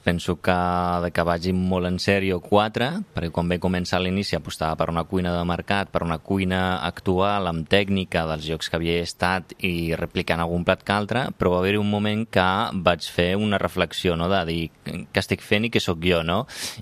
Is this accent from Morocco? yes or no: yes; Rif, Morocco; Catalan is a second language; Jo sóc del Rif, que també és un altre idioma que es parla allà, a la zona del Rif, que no té res a veure amb l'àrab